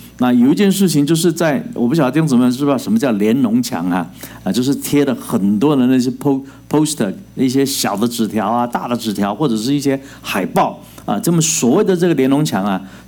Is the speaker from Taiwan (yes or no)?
yes; Taiwan; 他也是从台湾来的，那我也是从台湾来的